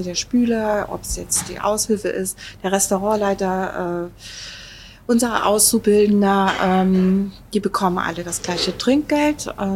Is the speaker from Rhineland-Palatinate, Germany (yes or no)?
yes; Rhineland-Palatinate, Germany; accent: Palatine; bei mir geht ja manchmal auch noch mein pfälzisches Dialekt durch.